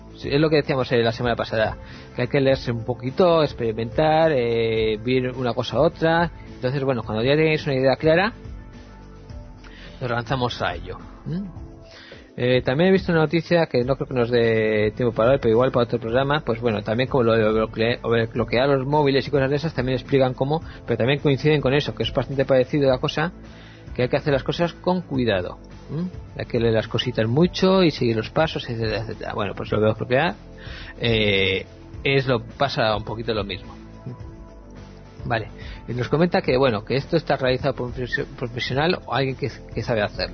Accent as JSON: {"language": "Spanish", "town": "Amorebieta", "region": "Basque Country", "country": "Spain", "said": "los limpios de Amorebieta somos diferentes al de Bilbao."}